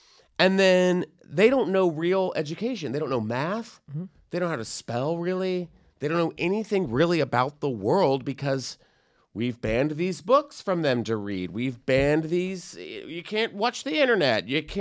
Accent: the South, United States; because I remember this, and I remember like growing up in the South, and it's this whole movement.

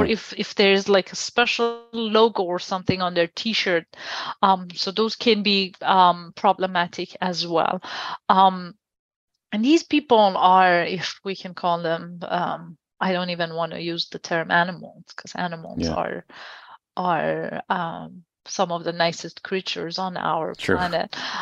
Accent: Iran; I was born and raised in Iran

